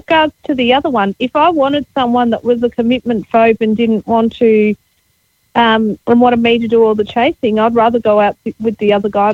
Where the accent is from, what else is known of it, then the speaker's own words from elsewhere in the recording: Australia; I'm from Australia